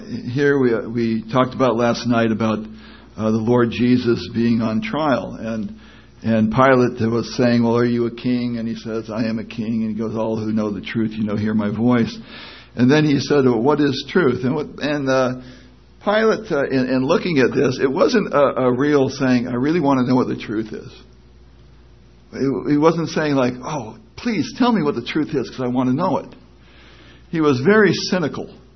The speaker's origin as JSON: {"language": "English", "region": "Virginia", "country": "United States", "said": "I'm from Virginia. I'm a school teacher."}